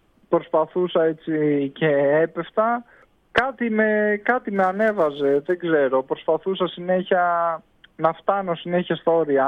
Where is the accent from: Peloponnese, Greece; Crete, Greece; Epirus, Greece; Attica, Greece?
Epirus, Greece; Ioannina; είμαι για μία εβδομάδα ξεκούραση πίσω στον τόπο μου, στα Ιωάννινα.